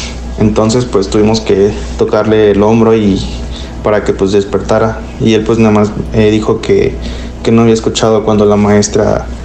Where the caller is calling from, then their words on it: Guerrero, Mexico; de Guerrero.